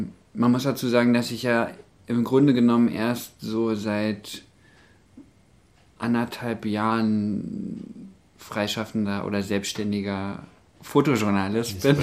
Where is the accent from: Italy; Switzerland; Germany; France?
Germany; Berlin; Gehe ich jetzt wieder zurück nach Berlin? Weil ich komme ja ursprünglich aus Berlin.